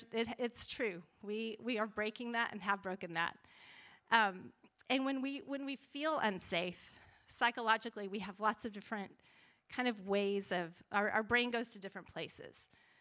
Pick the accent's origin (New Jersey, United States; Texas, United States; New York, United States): Texas, United States; Lubbock; now in Orange County, United States; Like, I grew up in Lubbock, Texas. But the journey from Lubbock to here isn't what's so significant.